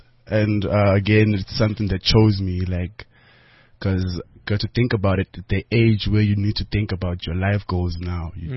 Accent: Klerksdorp, North West, South Africa; But yeah, it's grew up there. I went to school there from grade one till matric. Being Zulu, it's a Tswana vibe that side.

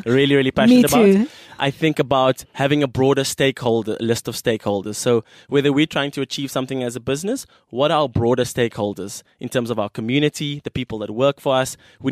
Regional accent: South Africa; And so what you realize is that as a South African, and we place these self limitations on ourselves

